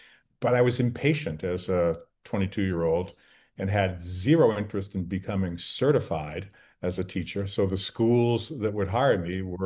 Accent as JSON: {"language": "English", "region": "Massachusetts", "country": "United States", "tie": "born or raised there", "said": "I grew up outside of Boston in Red Sox Nation and the son of two public school teachers in a family, an Italian-Irish family."}